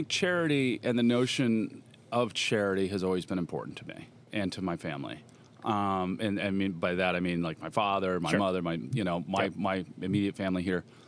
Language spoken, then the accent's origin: English; Denver, Colorado, United States; it's got just a different feel than where she and I grew up in Denver, which is actually a big city relative to what we have.